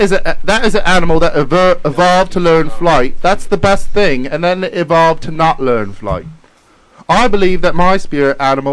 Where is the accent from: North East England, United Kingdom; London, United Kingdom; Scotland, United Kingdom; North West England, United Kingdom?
North West England, United Kingdom; Middleton; I'm not from England, mate. I'm from Middleton.